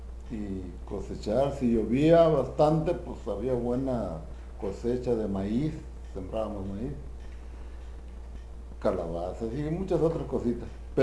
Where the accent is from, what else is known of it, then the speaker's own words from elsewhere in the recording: Durango, Mexico; born there; Yo nací en Durango. Todo Durango.